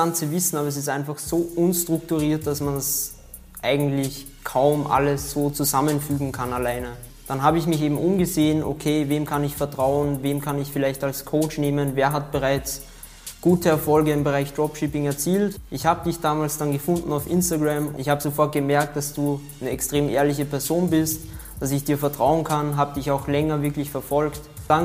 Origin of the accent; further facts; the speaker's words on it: Linz, Upper Austria, Austria; ich komme aus Linz, Österreich